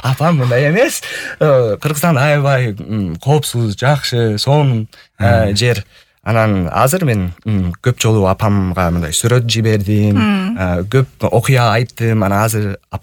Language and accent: Kyrgyz; England, United Kingdom; Kyrgyz is a second language; Мен ошо өзүм Англиядан болдум. Англиянын батышындагы кичинекей шаардан болдум. Ал жакта төрөлүп чоңойгом.